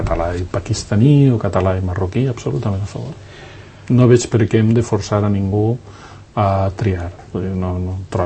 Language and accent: Catalan; Valencian Community, Spain; Jo sóc valencià